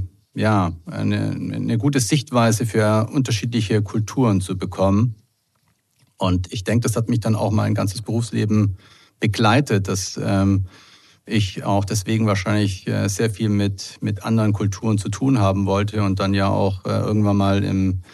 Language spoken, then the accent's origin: German; Santiago, Santiago Metropolitan Region, Chile; also born or lived in Valdivia; ich wurde dann in den 60ern geboren in Valdivia, einer kleinen Stadt im Süden von Chile, und bin dann später nach Santiago gezogen mit meinen Eltern in die Hauptstadt